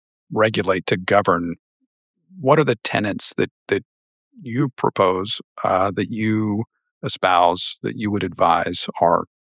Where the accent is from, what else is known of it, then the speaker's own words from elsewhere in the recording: United States; I'm an American